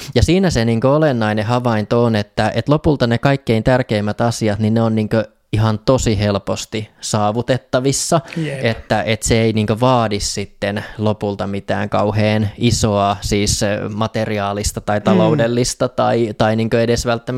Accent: Kannus, Central Ostrobothnia, Finland; also born or lived in Saint Petersburg, Russia; lapsuutta mä vietin Pohjanmaalla Kannuksessa, että sen mä koen ehkä semmoiseksi vahvaksi lapsuuden ympäristöksi, että mähän on sitten syntynyt tuolla niin kuin silloisessa Leningradissa, nykyisessä Pietarissa, missä mun isä oli opiskelemassa ja heitti mut sitten sieltä eron jälkeen sinne Kannukseen parivuotiaana. Ja isovanhempien luona asuin Kannuksessa niin kuin kouluikään asti

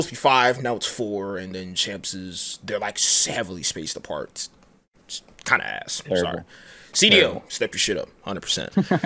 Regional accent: Nigeria; I'll be honest, I'm Nigerian, so I don't have like the most easiest pronounced last name.

